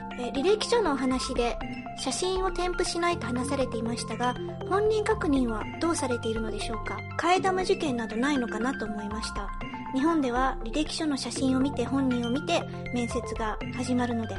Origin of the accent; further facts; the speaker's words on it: United Kingdom; also born or lived in Japan; このポッドキャストは日本生まれイギリス育ちの私たちがロンドンからお送りする日本語とイギリス英語のごちゃ混ぜ双子トークです。